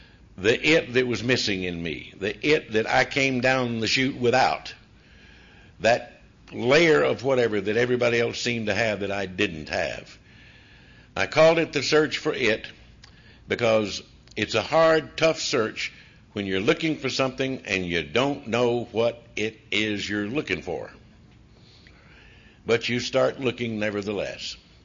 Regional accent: Georgia, United States; But then I went off to college, only 40 miles from my hometown, to the metropolis then of Athens, Georgia.

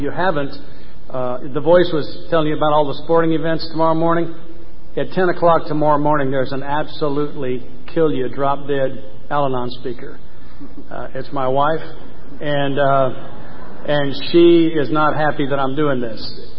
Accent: Atlanta, Georgia, United States; I am most honored to be speaking at the convention of my home state. I was born in Atlanta, Georgia. Graduated from Northside High in Atlanta in 1961.

